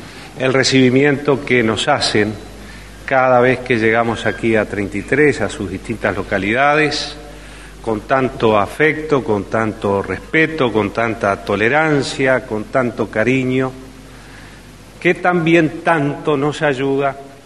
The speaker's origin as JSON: {"language": "Spanish", "country": "Uruguay", "said": "como un uruguayo que vivió aquellos acontecimientos"}